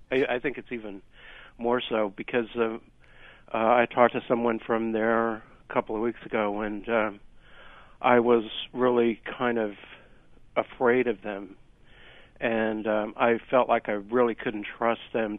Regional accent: Texas, United States; now in Brooklyn, United States; I came here in 1975 from East Texas, and I felt like it was, I was living in Dallas at the time

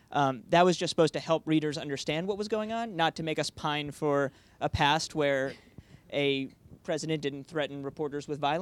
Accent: New York City, New York, United States; Well, I grew up in New York City, so we didn't drive. But I went to Stand Up New York, which is a couple blocks from where I grew up.

